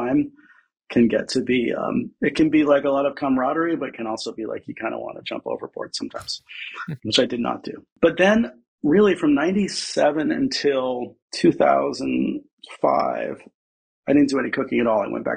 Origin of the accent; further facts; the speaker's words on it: Newport, Rhode Island, United States; I grew up in Newport, Rhode Island, where there's tons of restaurants.